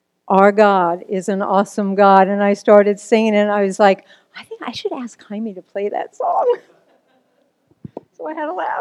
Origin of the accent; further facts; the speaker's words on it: New Jersey, United States; also born or lived in New York; I was born in New York. Some of you may know this stuff about me, some may not. I was raised in New Jersey, which is about 20 minutes outside of New York.